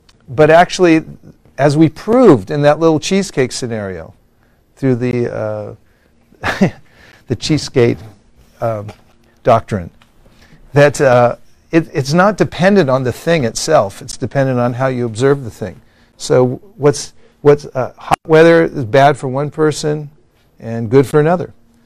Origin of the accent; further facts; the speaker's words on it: Burlingame, California, United States; Well, I come from Burlingame, so they taught us.